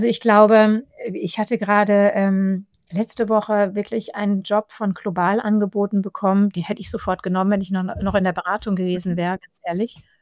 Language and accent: German; Hamburg, Germany; born or raised there